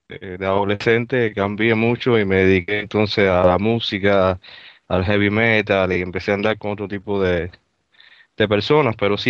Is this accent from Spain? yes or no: no; Cuba; now in Miami, United States; yo vivo acá en Miami, soy cubano